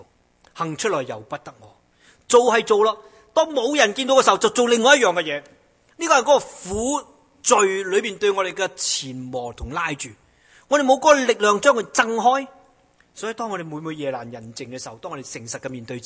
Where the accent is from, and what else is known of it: China